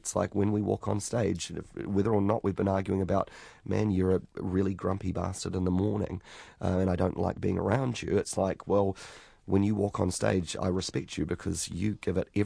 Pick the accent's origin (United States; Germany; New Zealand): New Zealand; it's just so opposite to our experience growing up in New Zealand.